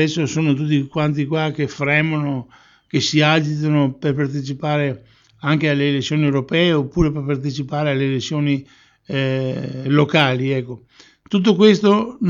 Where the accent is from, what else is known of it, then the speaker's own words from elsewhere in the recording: Veneto, Italy; qual è il problema sostanzialmente che possiamo avere noi come Veneti? Noi come Veneti dobbiamo, da una parte, dobbiamo organizzarsi a livello di quartieri